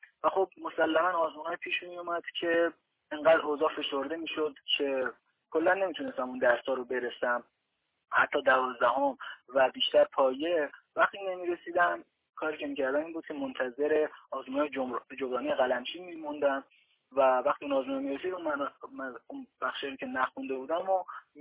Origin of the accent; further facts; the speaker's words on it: Gorgan, Golestan, Iran; توی شهر خودمون که گرگانه ما یه مشاور داشتم